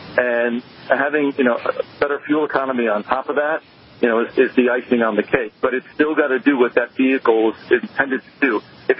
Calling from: Detroit, Michigan, United States; I'm calling you from the Detroit airport

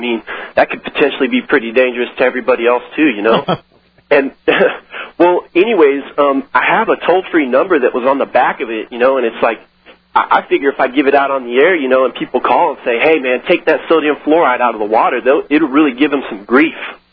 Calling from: Austin, Texas, United States; I'm out here in Austin, Texas.

